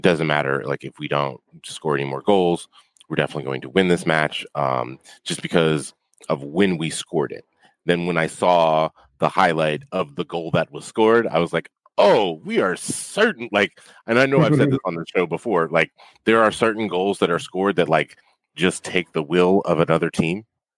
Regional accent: United States; I'm an American and, like, I live in a city where there was just a mass shooting.

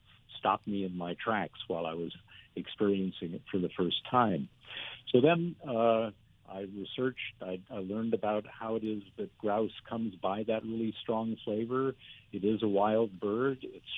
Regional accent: Chicago, Illinois, United States; Well, yeah, so I went to Caltech as an undergraduate in Pasadena. I grew up in Chicago

